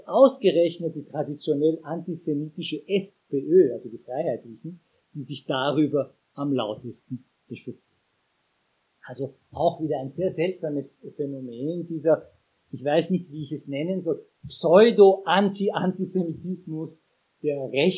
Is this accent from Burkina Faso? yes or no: no; Iran; ich komme selber aus dem Iran